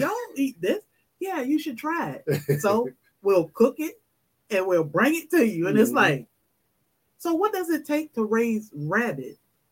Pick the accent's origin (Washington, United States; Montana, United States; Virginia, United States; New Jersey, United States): Virginia, United States; I'm from Virginia. When I go back home, it's amazing to see this little garden in my mom's yard and a garden in my brother's yard.